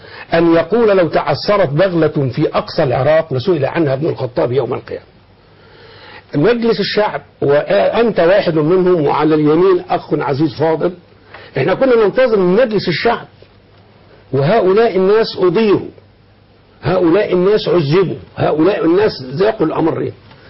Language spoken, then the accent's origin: Arabic; Sharqia Governorate, Egypt; جاء ترشح من عندنا ولد من جنب بلدنا، انا راجل شرقاوي